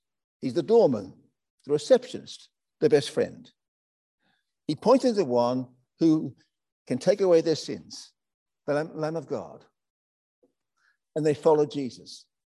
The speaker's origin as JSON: {"language": "English", "country": "United Kingdom", "moved": "yes", "lives_now": "Australia", "said": "In the mid-60s, we came out to Australia as migrants."}